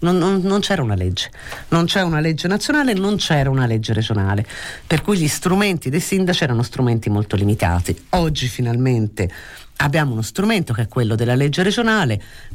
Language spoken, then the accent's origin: Italian; Florence, Tuscany, Italy; born there; io che sono nata a Firenze, che sono tra l'altro nata nel centro storico